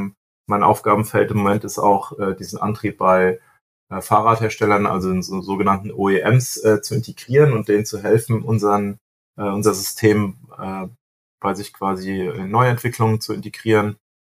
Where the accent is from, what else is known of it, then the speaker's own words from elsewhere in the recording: Hesse, Germany; ich bin hier in der DJI-Niederlassung in Frankfurt angesiedelt, also ist ja nicht weit vom Odenwald, auch wo ich aufgewachsen bin.